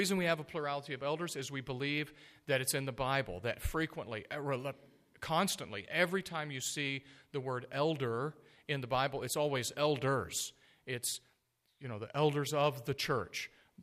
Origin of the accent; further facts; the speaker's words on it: the South, United States; So I grew up in the South where the pastor was the only elder